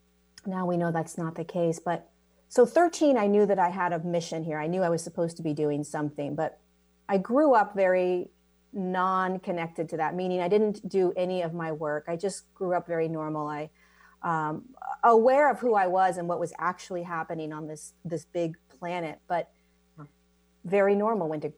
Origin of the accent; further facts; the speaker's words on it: California, United States; born there; So I was born in California.